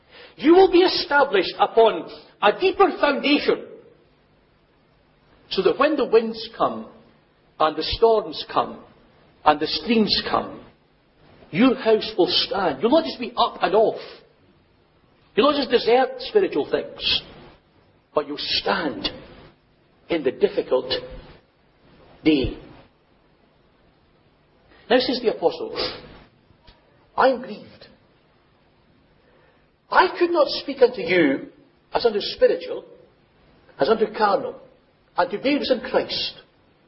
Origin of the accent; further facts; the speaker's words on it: Scotland, United Kingdom; when I was growing up in Scotland